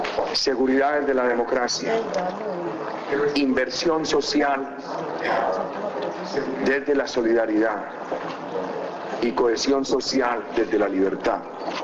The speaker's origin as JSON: {"language": "Spanish", "country": "Colombia", "said": "Sentí mucha emoción como colombiano"}